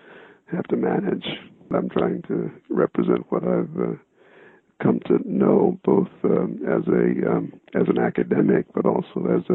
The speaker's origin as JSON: {"language": "English", "region": "Mississippi", "country": "United States", "tie": "born there", "said": "I was born in the Mississippi Delta during the war on a former plantation, and my grandmother was the midwife when I was born."}